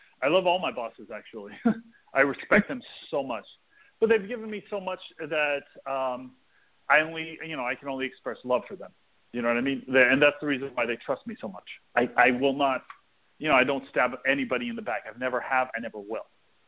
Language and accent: English; Texas, United States; So I grew up in South Texas. I was born in South Texas, and I grew up in Texas. Went to high school in Texas.